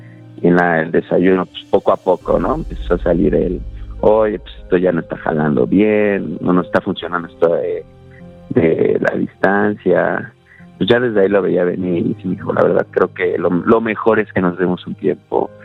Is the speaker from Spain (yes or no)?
no; Mexico City, Mexico; Yo soy acá de la Ciudad de México.